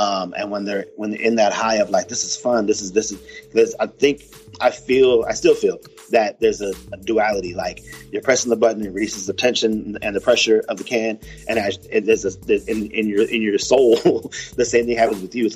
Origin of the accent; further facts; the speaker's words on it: Baldwin Park, California, United States; So, San Gabriel Valley, Baldwin Park, California, born and raised, and then we kind of migrated here and there